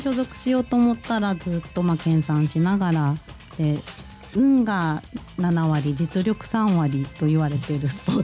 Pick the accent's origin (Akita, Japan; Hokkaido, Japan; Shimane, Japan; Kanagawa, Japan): Hokkaido, Japan; moved away as an adult; also born or lived in Tokyo / Ibaraki; 高校までは北海道におりました。